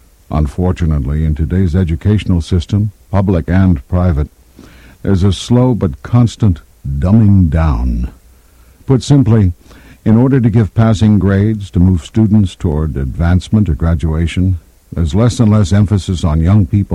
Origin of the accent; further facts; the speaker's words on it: Kansas City, Kansas, United States; I learned to love language at an early age as I grew up in Kansas City, Kansas, and more so when I started my acting career in Chicago.